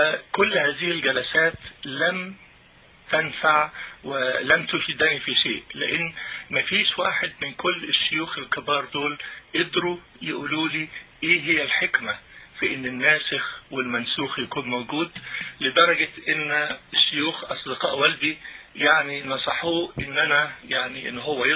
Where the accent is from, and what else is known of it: Egypt; born or raised there